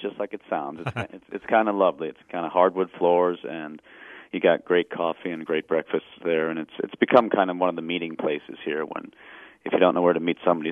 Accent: New York City, New York, United States

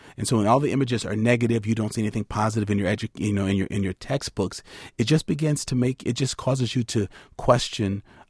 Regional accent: Madison, United States; So when I say it would have helped me growing up in Madison, having had only one African-American male teacher in my life

